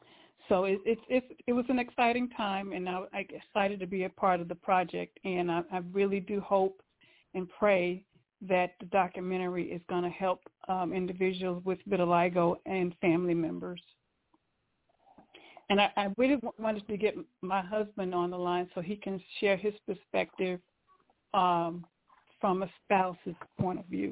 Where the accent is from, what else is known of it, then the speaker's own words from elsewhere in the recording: Raleigh, North Carolina, United States; I am from Raleigh, North Carolina.